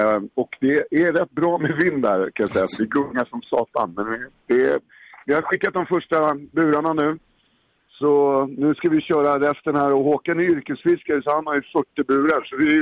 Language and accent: Swedish; Stockholm, Stockholm County, Sweden; jag är från Södermalm